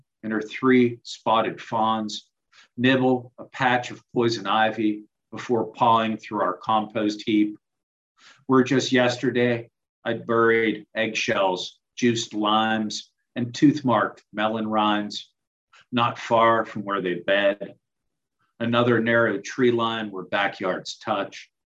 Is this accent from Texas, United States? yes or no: no; Carnegie, Pennsylvania, United States; This next one's from my hometown of Carnegie and for my childhood friends, Len Bogatz and Rich Knisner.